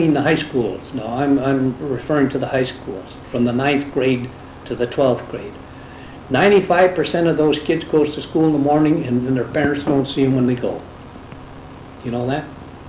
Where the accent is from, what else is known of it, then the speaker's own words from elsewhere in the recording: Bay City, Michigan, United States; also born or lived in Detroit; I'm originally from Bay City, yeah.